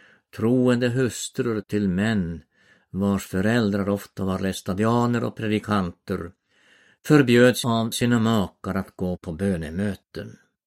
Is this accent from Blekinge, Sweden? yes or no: no; Kardis, Norrbotten County, Sweden; I min hemby Kardis i Tornedalen sydde kvinnorna nya klänningar